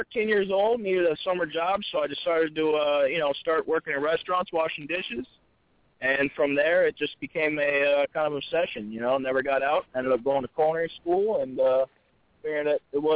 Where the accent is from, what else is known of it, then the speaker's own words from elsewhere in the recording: Virginia, United States; now in New Jersey, United States; You know I'm from Virginia, right?